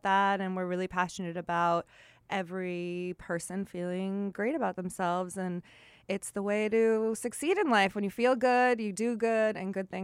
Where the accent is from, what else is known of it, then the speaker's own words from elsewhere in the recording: Long Island, New York, United States; when I was growing up on Long Island, all my friends were 5'1 and 5'2, and I wanted to be shorter so bad.